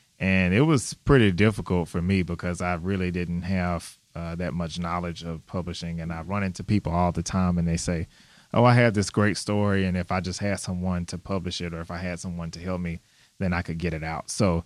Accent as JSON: {"language": "English", "town": "Houston", "region": "Texas", "country": "United States", "lives_now": "Dallas, United States", "said": "I'm actually originally from Houston, and I've been here in Dallas"}